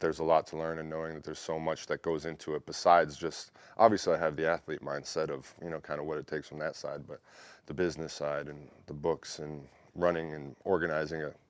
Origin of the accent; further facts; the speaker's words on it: Wisconsin, United States; I'm from Wisconsin, so like Green Bay, you know, it's not a major city